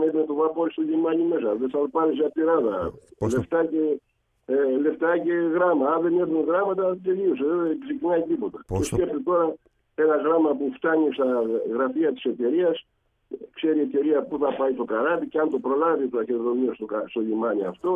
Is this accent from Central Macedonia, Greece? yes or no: no; Thasos, Eastern Macedonia and Thrace, Greece; Και μετά πάω πάνω, πάω στο νησί μου, στη Θάσο.